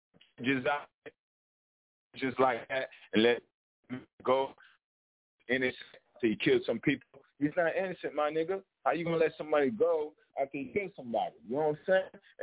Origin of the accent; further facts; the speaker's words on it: Miami, Florida, United States; Born and raised in Miami-Dade, of course.